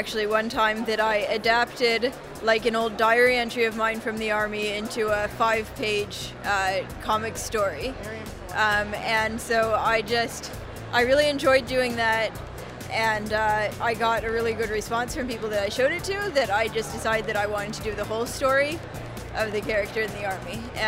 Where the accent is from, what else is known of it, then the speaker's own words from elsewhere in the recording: Columbus, Ohio, United States; moved away as an adult; now in Israel; When I came from Columbus, Ohio, and I joined the Israeli army.